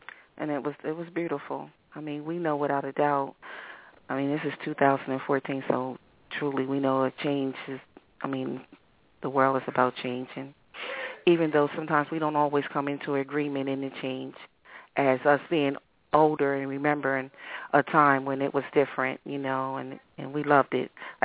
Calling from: Wilmington, Delaware, United States; I'm calling from Wilmington, Delaware.

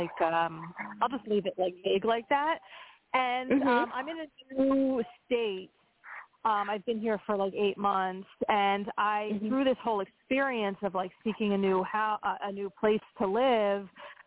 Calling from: Pennsylvania, United States; Hi, thank you. This is … from Pennsylvania.

